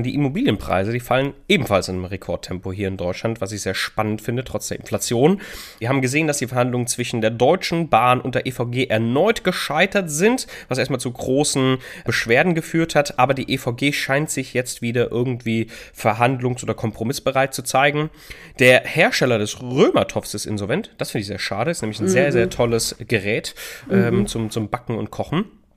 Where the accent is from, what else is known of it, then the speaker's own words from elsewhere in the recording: Italy; ich bin natürlich als Italiener Katholik, ganz klar, bin aber auch sehr viel protestantisch groß geworden, weil ich bei meiner Omi viel war, mütterlicherseits, und die ist evangelisch